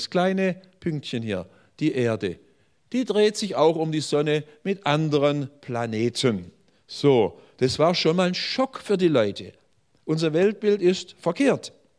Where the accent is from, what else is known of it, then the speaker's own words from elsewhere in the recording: Pforzheim, Baden-Württemberg, Germany; In Pforzheim, wo ich herkomme, wo ich 30 Jahre Pastor war